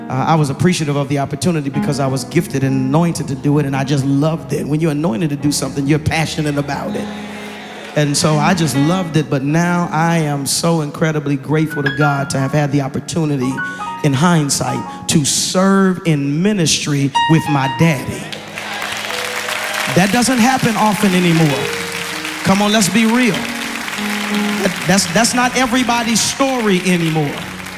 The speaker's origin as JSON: {"language": "English", "region": "Oklahoma", "country": "United States", "tie": "born or raised there", "also_born_or_lived": "Arkansas", "said": "When I was growing up in Oklahoma and in Arkansas, I was always my father's chief psalmist."}